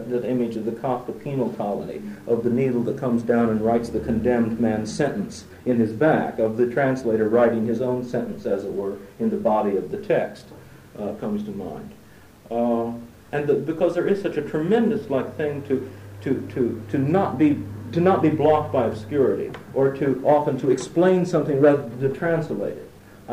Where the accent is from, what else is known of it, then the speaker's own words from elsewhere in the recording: United States; I was saying this as an American for whom, you know, America is the land of freshmen, right?